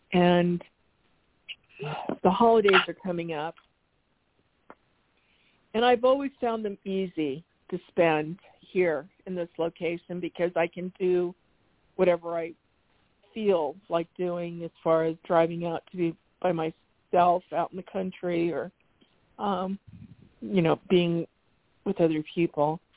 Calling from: Arizona, United States; from Arizona.

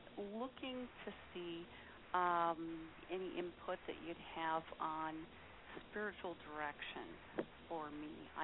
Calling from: St. Paul, Minnesota, United States; I'm calling from St. Paul.

